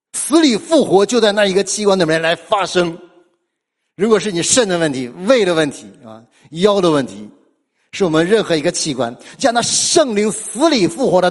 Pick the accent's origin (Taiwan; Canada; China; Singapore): China; 我们中国人就特别喜欢喝酒